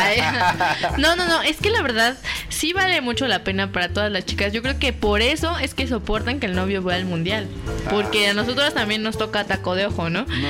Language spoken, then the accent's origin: Spanish; Mexico; que somos las mujeres mexicanas también, somos bellas